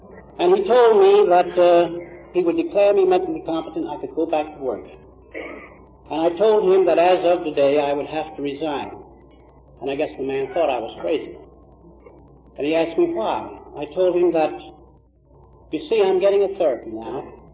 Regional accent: Brooklyn, New York, United States; born there; I was born in Ninth Ward of Brooklyn, predominantly Irish, with smattering of Italians and very few of ebony hue.

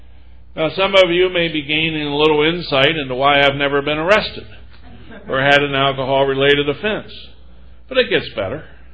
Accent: Hagerstown, Maryland, United States; And when I graduated law school, we went back to Hagerstown, which was my hometown.

